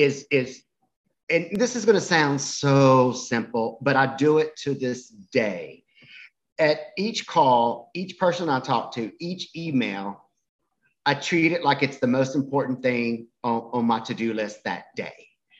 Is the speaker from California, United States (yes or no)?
no; Lake Charles, Louisiana, United States; Growing up in Lake Charles, I asked the question, what's the name of that lake?